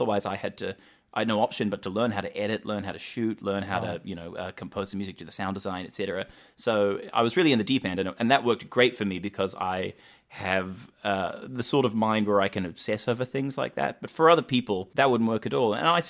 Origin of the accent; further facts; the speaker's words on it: New Zealand; I grew up in New Zealand and it was just such a big thing when that was being produced.